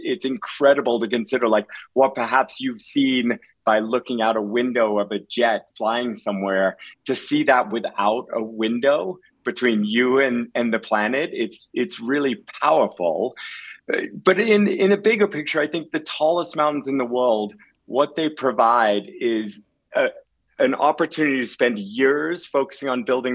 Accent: New England, United States; I moved to the United States when I was 6 years old and was growing up in New England.

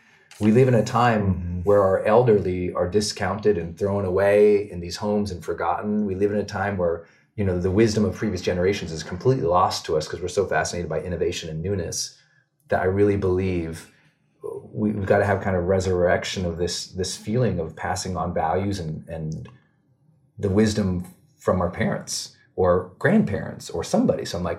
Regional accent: Montana, United States; And I know this sounds very Zen master, but I'm from Montana. We're outdoor people, okay?

